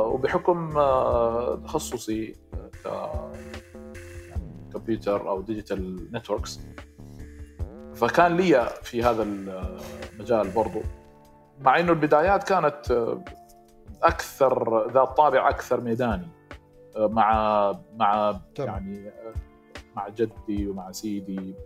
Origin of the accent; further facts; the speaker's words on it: Mecca, Makkah Province, Saudi Arabia; الحقيقة أنا من مواليد يعني مكة المكرمة، وطبيعة المنطقة يعني فينا بشكل زي ما نقول مجتمعي موجود في الشباب والبنات اللي في مكة